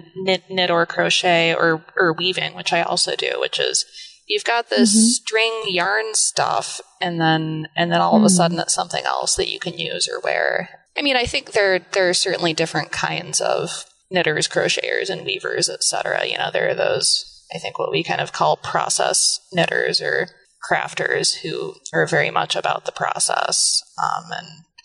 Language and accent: English; Iowa, United States; I'm from Iowa. I was in Iowa City living there and had dropped out of college